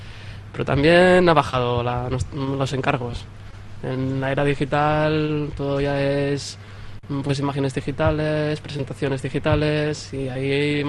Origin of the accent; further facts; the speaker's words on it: Barcelona, Catalonia, Spain; De Barcelona.